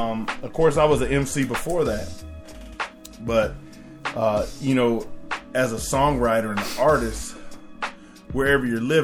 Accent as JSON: {"language": "English", "region": "Indiana", "country": "United States", "said": "I'm originally from Indiana. I'm a Hoosier boy through and through."}